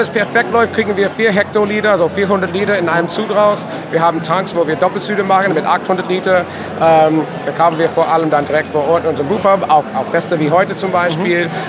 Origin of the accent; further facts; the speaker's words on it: United States; German is a second language; Also in den USA, wo ich herkomme